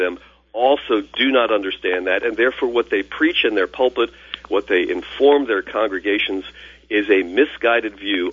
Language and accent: English; Maryland, United States; I come from Maryland, and here in Maryland we had Catholic representatives at the convention